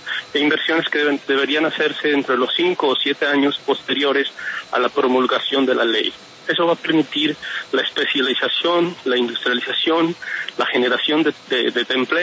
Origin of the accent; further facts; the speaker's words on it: Pasto, Nariño, Colombia; Yo soy de Pasto, Julio.